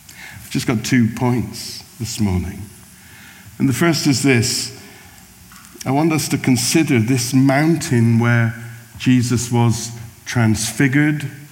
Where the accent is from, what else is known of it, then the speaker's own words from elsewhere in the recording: South West England, United Kingdom; Andrew and I grew up together in the West Country, went to school together